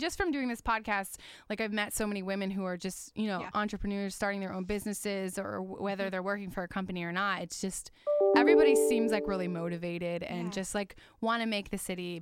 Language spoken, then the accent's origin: English; West Palm Beach, Florida, United States; now in Jacksonville, United States; No, I'm from West Palm Beach.